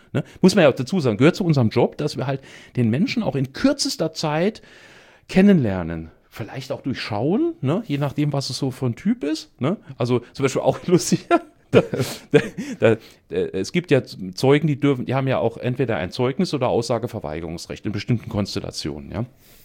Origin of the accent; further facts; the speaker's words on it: Austria; hätten wir doch bloß so was wie Glaubhaftigkeitsanalyse bei uns in Österreich